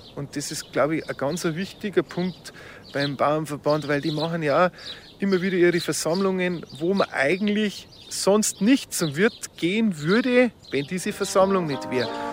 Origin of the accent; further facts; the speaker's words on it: Bavaria, Germany; Bei uns in Bayern sagt man halt die Winterschule.